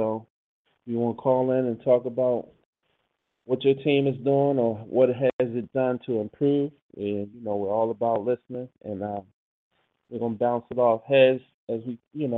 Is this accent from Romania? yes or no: no; Baltimore, Maryland, United States; And this young man is from my hometown, Baltimore, Maryland.